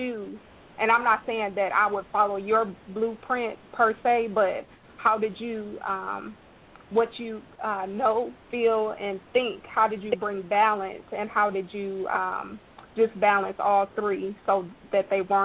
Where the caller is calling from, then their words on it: Atlanta, Georgia, United States; I'm calling from the Atlanta area.